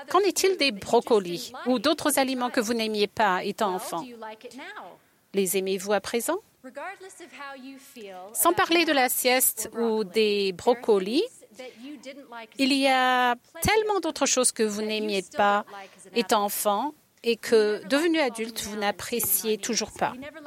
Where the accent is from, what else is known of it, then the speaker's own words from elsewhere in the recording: California, United States; J'ai grandi en Californie, mon mari en Angleterre et en Arabie Saoudite.